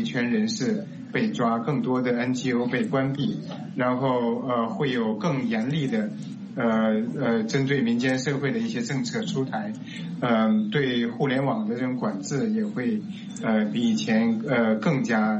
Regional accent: China; 我是来自中国的学者跟人权律师

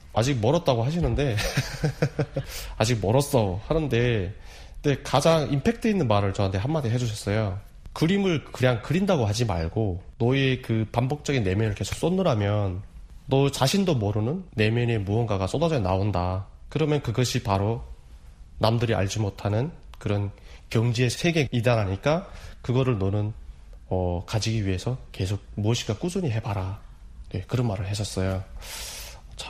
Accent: North Korea; now in South Korea; 제가 또 이렇게 남한에서 또 공부를 하면서 나이도 정말 만학도고 북한에서 왔고

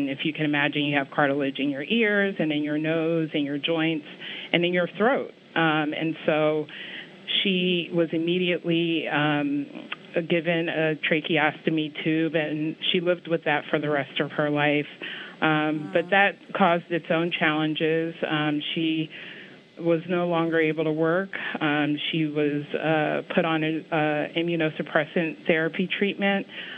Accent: Baltimore, Maryland, United States; We grew up in Baltimore, Maryland. My parents are from Ghana.

